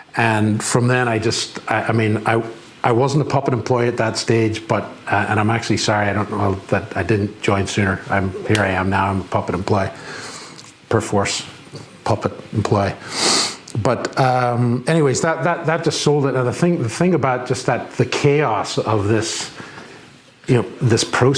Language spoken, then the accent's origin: English; Seattle, Washington, United States; born or raised there; moved away as an adult; now in Northern Ireland